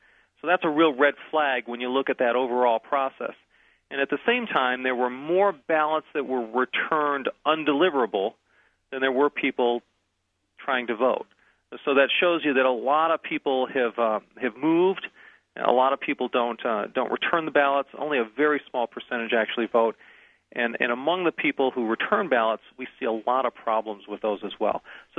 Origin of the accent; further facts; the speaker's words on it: Chicago, Illinois, United States; I'm originally from Chicago, and which has a long history of vote fraud.